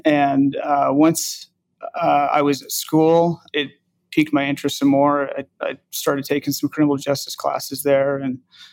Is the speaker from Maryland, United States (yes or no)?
no; Kanab, Utah, United States; I was born and raised in Kanab and then moved away, went to school at SUU, Southern Utah University.